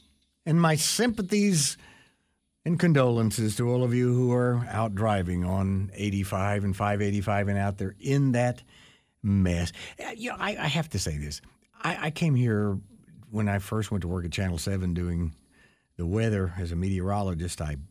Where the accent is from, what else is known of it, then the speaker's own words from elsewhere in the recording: Edinburgh, Scotland, United Kingdom; born there; I was born in Edinburgh.